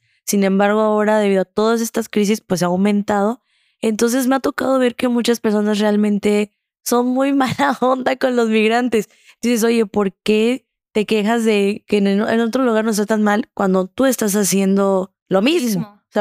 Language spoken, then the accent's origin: Spanish; Chiapas, Mexico; pero tú como mexicano, también, hablando también como chiapaneco